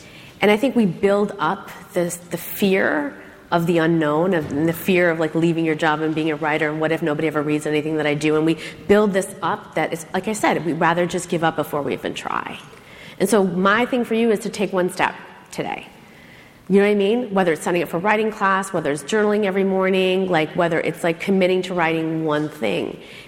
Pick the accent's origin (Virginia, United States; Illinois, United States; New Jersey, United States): Illinois, United States; Schaumburg; I remember I was this Midwest girl that went to Schaumburg. Everybody in my hometown went to a community school or state college